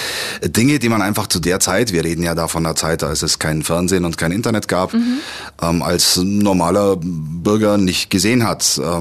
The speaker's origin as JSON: {"language": "German", "town": "Dillingen an der Donau", "region": "Bavaria", "country": "Germany", "said": "Ich komme aus Dillingen an der Donau und dort gibt es in der Nähe, in Höchstädt, in Fristingen und so weiter, haben jede Menge Schausteller ihr Winterquartier und auch ein Zirkus hat dort oder hatte damals dort zumindest ein Winterquartier"}